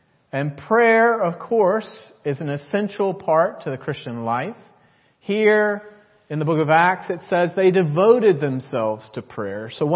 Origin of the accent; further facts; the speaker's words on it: United States; And growing up in the United States, our guard is immediately up.